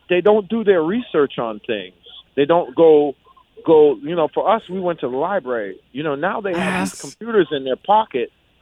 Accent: Jamaica; I'm from Jamaica, so everything in Jamaica natural.

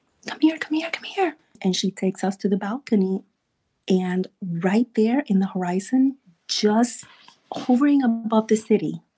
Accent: Puerto Rico; So we're going back, like we grew up in Puerto Rico.

